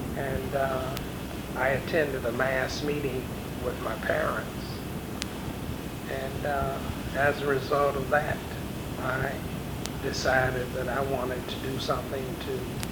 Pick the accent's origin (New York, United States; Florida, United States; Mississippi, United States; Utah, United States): Mississippi, United States; Jackson; born there; I was born in Jackson, Mississippi in 1942.